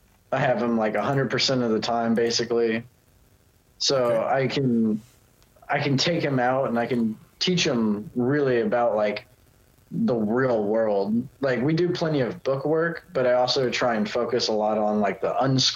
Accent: Daytona Beach, Florida, United States; born there; Yeah, see, I was born in Daytona Beach, so about like an hour and a half north. But I spent a lot of like my early childhood, like moving all across the U.S. with my family.

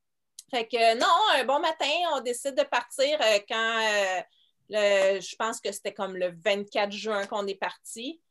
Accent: Montreal, Quebec, Canada; C'est sûr que je viens de Montréal, fait que je veux pas, l'anglais est quand même omniprésent

